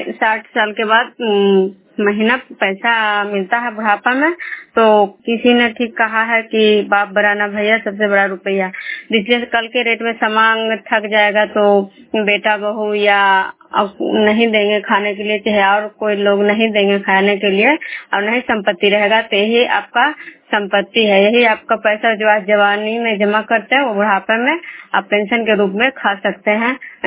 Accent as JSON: {"language": "Hindi", "town": "Vishnupur", "region": "Bihar", "country": "India"}